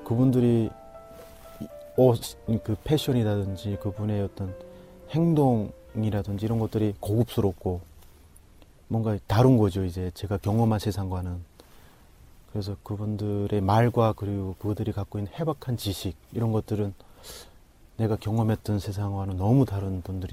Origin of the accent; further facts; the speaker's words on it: North Korea; also born or lived in Tianjin, China; now in South Korea; 그때는 제가 먼저 탈북하고 그 다음에 어머니하고 누나 한 달 후에 이제 탈북을 하시고